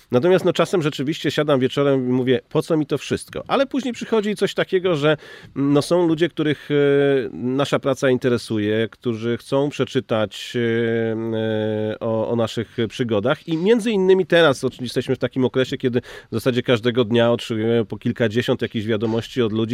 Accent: Szczecin, West Pomeranian Voivodeship, Poland; Tak, ja jestem ze Szczecina, tak.

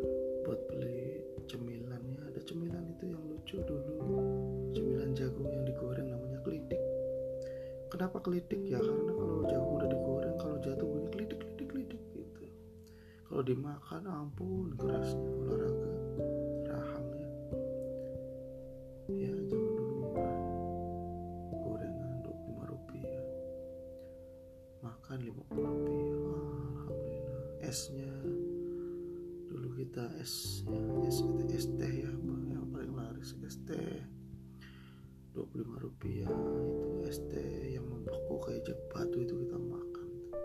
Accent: Cirebon, West Java, Indonesia; Akhirnya saya lamar di Cirebon kota, pengen sekolah di kota saya.

